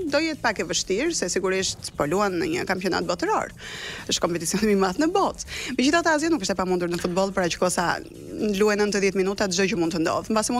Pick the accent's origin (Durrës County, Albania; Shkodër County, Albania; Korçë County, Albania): Korçë County, Albania; Korçë; Kur i them shpesh jam nga Korça, më thon, "Oh, ti myslimane nga Korça, si ka mundësi?"